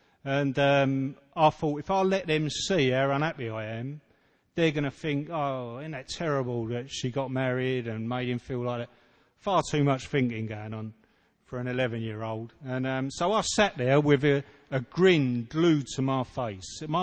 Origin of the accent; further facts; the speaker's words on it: England, United Kingdom; accent: East End; I'm an alcoholic. I'm from England. And I haven't got one of those really refined English accents like the Lannisters or James Bond. I've got quite a guttural East End accent.